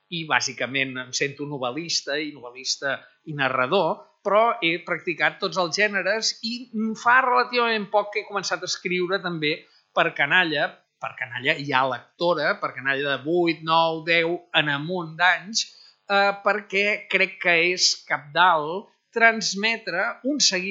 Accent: Barcelona, Catalonia, Spain; que és una dibuixant d'Horta, com jo, del meu barri, bona amiga

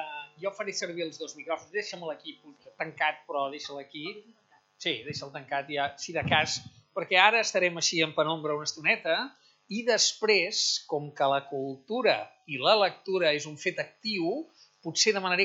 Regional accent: Barcelona, Catalonia, Spain; que és una dibuixant d'Horta, com jo, del meu barri, bona amiga

